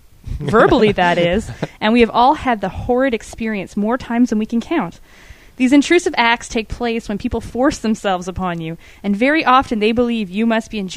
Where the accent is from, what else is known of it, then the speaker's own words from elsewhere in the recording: Saskatoon, Saskatchewan, Canada; now in Vancouver, Canada; I'm from Saskatoon, Saskatchewan, in the middle of Canada